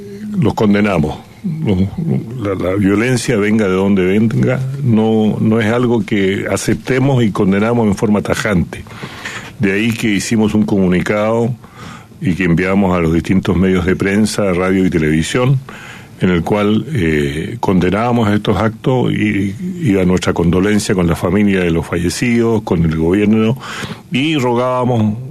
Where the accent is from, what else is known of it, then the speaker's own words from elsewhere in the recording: Chile; Yo soy chileno, hijo de sirio. Mis abuelos llegaron hace más de 120 años, mi papá hace 80 años llegaron de Siria.